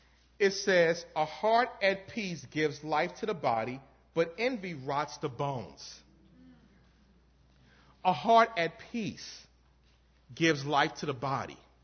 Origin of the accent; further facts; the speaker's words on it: New Orleans, Louisiana, United States; moved away as an adult; I grew up in New Orleans. Gumbo, red beans and rice, you know, etouffee, all that stuff.